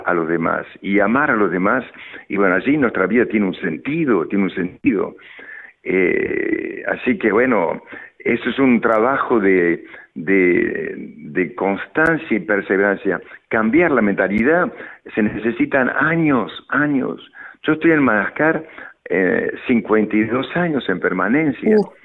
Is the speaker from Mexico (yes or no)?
no; Argentina; moved away; Y bueno, aquí en Argentina yo veo que cuando me fui de Argentina hace 57 años, aquí había 3% de pobres.